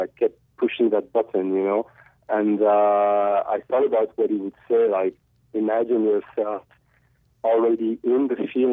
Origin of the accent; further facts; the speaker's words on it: Arras, Hauts-de-France, France; is Arras in the north of France.